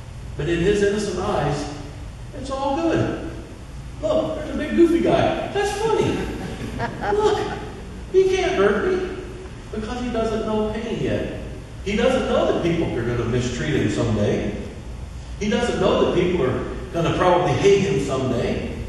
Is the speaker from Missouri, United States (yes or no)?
yes; Missouri, United States; If we had some evidence, I'm from Missouri, you've got to show me.